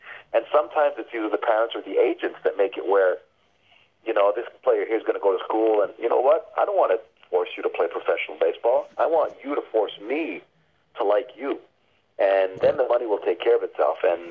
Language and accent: English; Montreal, Quebec, Canada; I'm Canadian, I'm from Montreal, there's a respect factor.